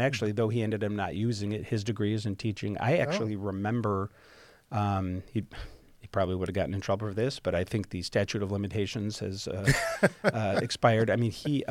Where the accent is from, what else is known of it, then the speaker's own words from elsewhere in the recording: Toledo, Ohio, United States; also born or lived in San Diego; So anyhow, so I was born in San Diego, mm-hmm. but that's just because of, my dad being in the Navy. And we moved back to my mom's mm-hmm. town, Toledo, when I was still a baby, so I have no memories of that.